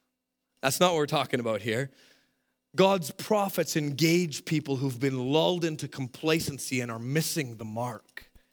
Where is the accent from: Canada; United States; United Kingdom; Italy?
Canada; We're so Canadian, we don't like to do this.